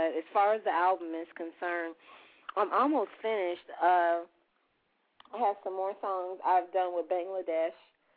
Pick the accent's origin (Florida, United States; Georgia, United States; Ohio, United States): Georgia, United States; East Point; Okay, that's my old hood, East Point.